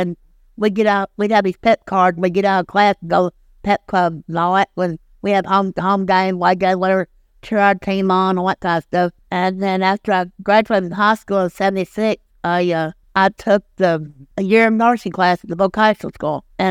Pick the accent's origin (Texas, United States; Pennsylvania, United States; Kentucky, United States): Kentucky, United States; Princeton; I was born right here in Princeton, and … we lived up there on the Maxwell Street, second house in the corner, 504 Maxwell Street